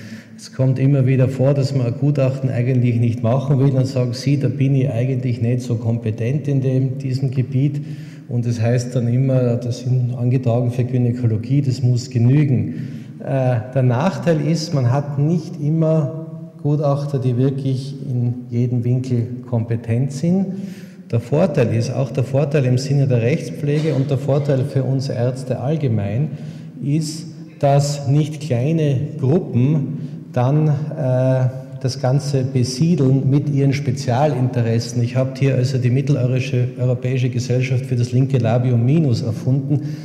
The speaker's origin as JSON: {"language": "German", "town": "Innsbruck", "region": "Tyrol", "country": "Austria", "said": "Es ist fantastisch, also in dieser Stelle als Innsbrucker einen Vortrag halten zu können."}